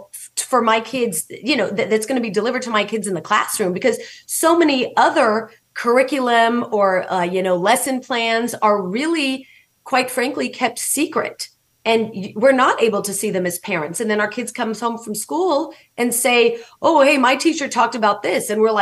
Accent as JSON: {"language": "English", "country": "United States", "tie": "born or raised there", "said": "now I was born and raised in America. I grew up loving this country. My parents grew up loving this country"}